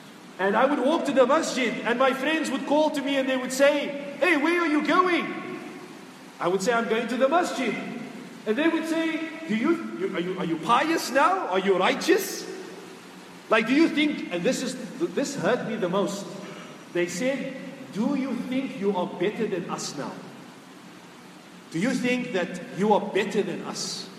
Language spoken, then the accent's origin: English; Cape Town, Western Cape, South Africa; When I first graduated, I went back to Cape Town, South Africa, my hometown.